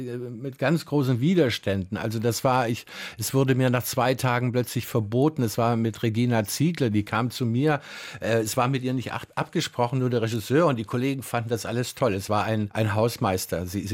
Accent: Saxony, Germany; now in Friedrichshafen, Germany; man war als Sachse im Westen ein Neger und ich habe vom ersten Tag an, als ich in Friedrichshafen ankam, beim Nachbarjungen, ich habe mir richtig ein Vokabelheft zugelegt, also wie man eigentlich eine Fremdsprache lernt. So habe ich von heute auf morgen angefangen, Schwäbisch zu lernen

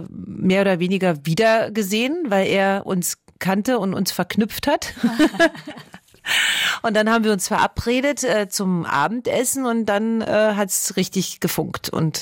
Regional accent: Berlin, Germany; Berlin. Berlin im Allgemeinen ist eigentlich meine Heimat. Ich bin ja auch noch nie hier weggezogen. Also seitdem ich 4 Jahre alt bin, bin ich hier und liebe diese Stadt

